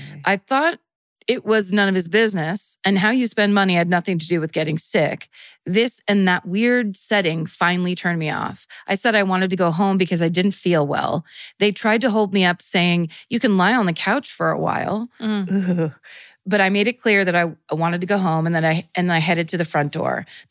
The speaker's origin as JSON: {"language": "English", "country": "Japan", "tie": "born or raised there", "moved": "as an adult", "said": "In 1993, I left my hometown in southern Japan and started living alone for the first time in my life. I was 18 years old."}